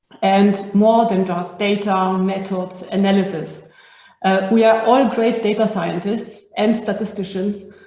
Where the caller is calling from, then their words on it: Innsbruck, Tyrol, Austria; I'm joining from Innsbruck in Austria, and it's snowing.